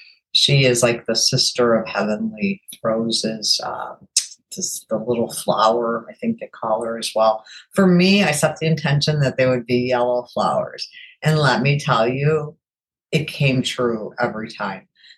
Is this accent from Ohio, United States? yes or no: no; Illinois, United States; my home state of Illinois.